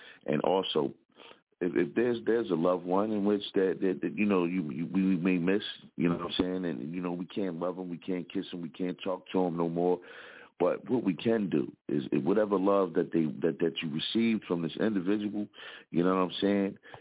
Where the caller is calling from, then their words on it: Philadelphia, Pennsylvania, United States; one half of the Booze Brothers from the Broad Street Bully side of Philadelphia.